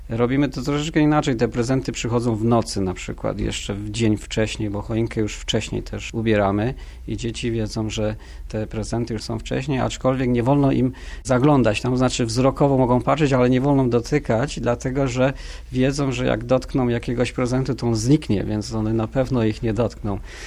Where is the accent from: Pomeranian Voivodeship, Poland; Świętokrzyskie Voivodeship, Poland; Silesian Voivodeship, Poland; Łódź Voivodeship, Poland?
Silesian Voivodeship, Poland; bo z kolei ja wychowałem się na Śląsku, ale na święta Bożego Narodzenia zawsze jeździliśmy do babci, skąd z kolei moja mama pochodziła.